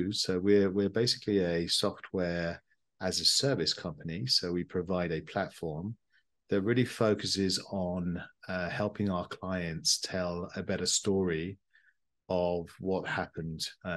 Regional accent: United Kingdom; moved away as an adult; now in Canada; as you can tell from my accent, I'm not originally from Canada. I'm actually from the UK.

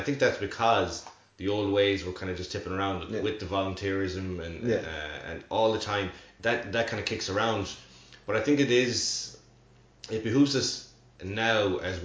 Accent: Ireland; But I think that's where we can be difficult as Irish people.

